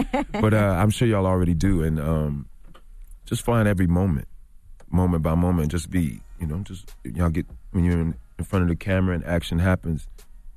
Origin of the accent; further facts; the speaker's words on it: Chicago, Illinois, United States; So I kind of, that's just me. So Avon and Ace, I can relate to as a man, you know, just growing up in Chicago.